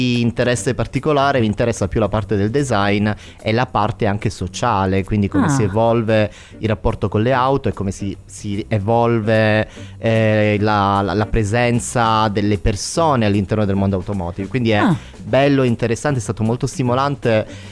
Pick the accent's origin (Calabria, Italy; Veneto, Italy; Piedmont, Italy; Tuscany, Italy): Calabria, Italy; moved away as an adult; also born or lived in Switzerland; now in Rome, Italy; Quindi sono un calabrese, in realtà nato in Svizzera, da figlio di emigrati, cresciuto in Calabria. A 18 anni mi sono trasferito a Roma per l'università